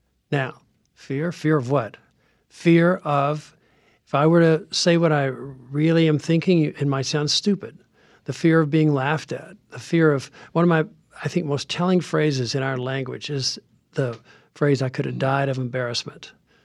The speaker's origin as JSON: {"language": "English", "region": "the South", "country": "United States", "tie": "born or raised there", "said": "because I was raised in the South"}